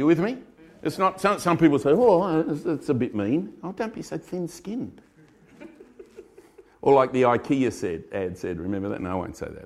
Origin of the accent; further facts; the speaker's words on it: Australia; Now, I come from Australia. Some Australians are loud and some are quiet.